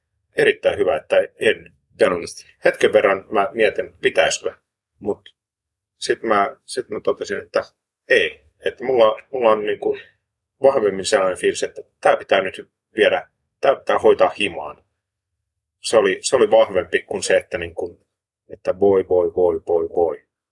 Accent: Tervakoski, Kanta-Häme, Finland; Hei, mä oon Tervokoskelta.

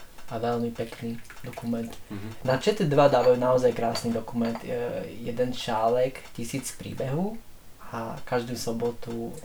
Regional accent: Záhorie, Slovakia; keďže som zo Záhoria a nemáme nič také k dispozícii

